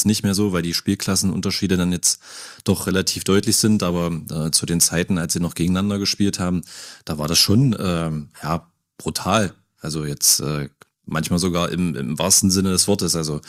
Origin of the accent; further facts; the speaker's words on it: Magdeburg, Saxony-Anhalt, Germany; also born or lived in Jerichower Land; Ich bin Magdeburger Jung. Ich war zwischenzeitlich mal im Jerichoer Land stationiert, weil meine Eltern in den 90er Jahren, wie so viele, auf die Idee gekommen sind, so ein bisschen in die Vorstadt zu ziehen, aufs Land zu ziehen.